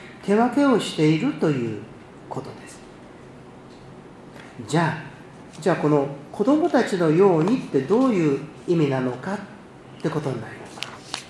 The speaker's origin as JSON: {"language": "Japanese", "town": "Ueda", "region": "Nagano", "country": "Japan", "said": "私は長野県の出身で上田市の出身なので、真田のあのお城のあるとこなので"}